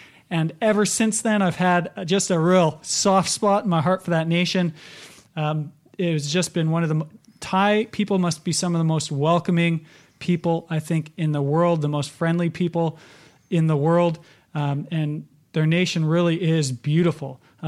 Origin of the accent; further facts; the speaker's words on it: Canada; this is my other favorite country, being that I'm Canadian.